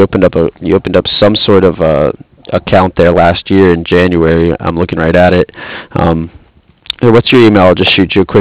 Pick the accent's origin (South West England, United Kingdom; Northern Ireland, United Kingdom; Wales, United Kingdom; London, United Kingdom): Wales, United Kingdom; Cardiff; I'm from Cardiff.